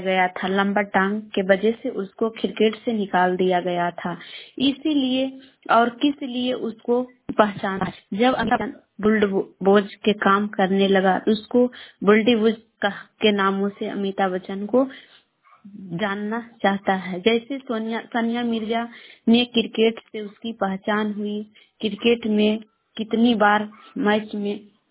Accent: Bihar, India; मैं गुवा से शेखपुरा से बोल रही हूँ। मैं पटना जिला के रहने वाले हैं।

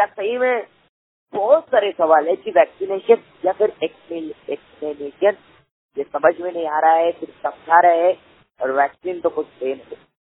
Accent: Shur, Maharashtra, India; मैं हमारे गांव की बात कर रहा हूँ, महाराष्ट्र के औरंगाबाद जिले के शूर गांव की बात कर रहा हूँ।

